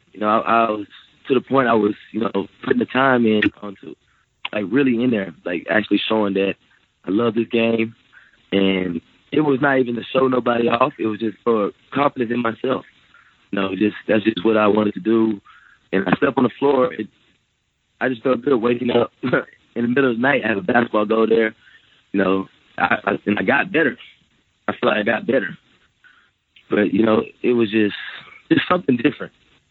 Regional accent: Houston, Texas, United States; he's from Houston, I'm from Houston.

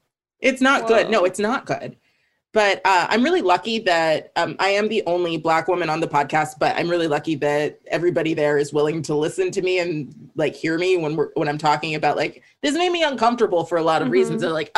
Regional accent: United States; I am, because I'm Black and I grew up in America for the most part. But also, I have this whole other culture and ethnic upbringing that isn't something that people see when they look at me.

